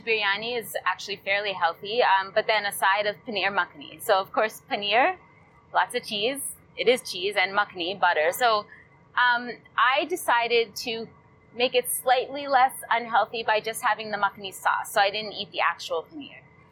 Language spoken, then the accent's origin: English; Maryland, United States; Genetically, I'm from New York. I'm from Maryland.